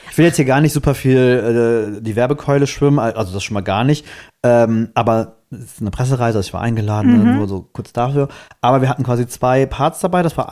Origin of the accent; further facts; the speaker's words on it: Germany; Also man ist ja als Deutscher, was das Bahnreisen angeht, immer so ein bisschen